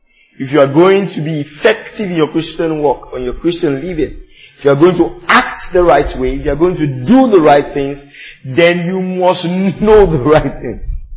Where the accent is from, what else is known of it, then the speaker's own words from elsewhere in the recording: Nigeria; The way you're brought up, including myself, I'm Nigerian.